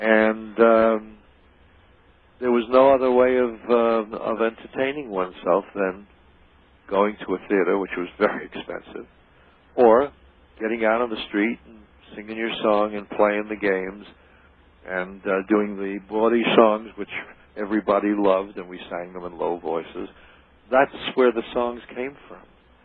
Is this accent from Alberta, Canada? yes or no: no; Winnipeg, Manitoba, Canada; First of all, I come from Canada.